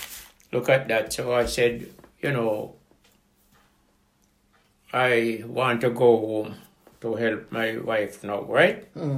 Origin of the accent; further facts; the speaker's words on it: Jamaica; now in United Kingdom; I come from Jamaica on the 11th of June 1962, right?